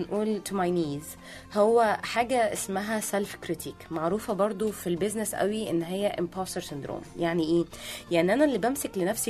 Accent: Kuwait; born there; كمان انا مولودة في الكويت اصلا

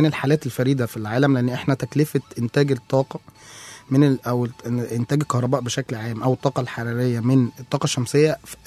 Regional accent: Egypt; فطبعا دي ميزة موجودة عندنا في مصر.

